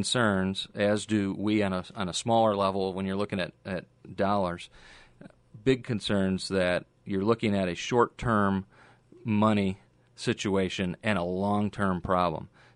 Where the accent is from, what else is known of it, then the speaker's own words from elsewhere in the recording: Elgin, Illinois, United States; the largest school district outside of Chicago happens to be my hometown, Elgin, Illinois.